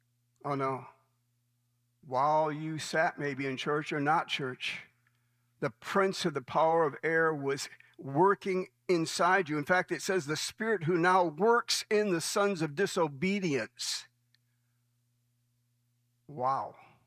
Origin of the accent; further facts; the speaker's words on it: Michigan, United States; moved away; Cheryl and I, my wife, we're from Michigan. We've lived here since 1985, but I was heading home back to Michigan a number of years back